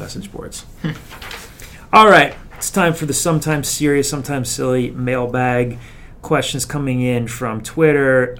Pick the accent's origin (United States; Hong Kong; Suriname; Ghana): United States; the South; I'm a southern man. I'm from the south.